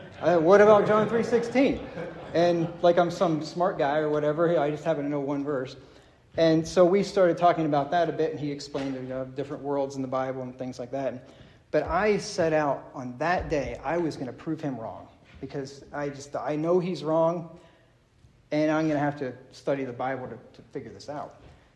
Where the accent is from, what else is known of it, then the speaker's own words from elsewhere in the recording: Pennsylvania, United States; I grew up in Pennsylvania, and I was going to church since the time I was born.